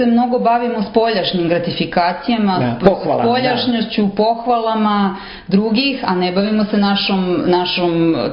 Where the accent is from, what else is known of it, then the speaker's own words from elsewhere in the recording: Serbia; Ja bih čak rekla da vam kažem, kod nas u Srbiji da je do sedme godine.